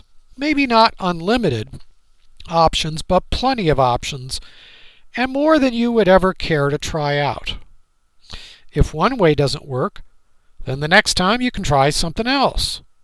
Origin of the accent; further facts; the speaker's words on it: San Jose, California, United States; Most of you know that I was raised in San Jose, which is not far from San Mateo.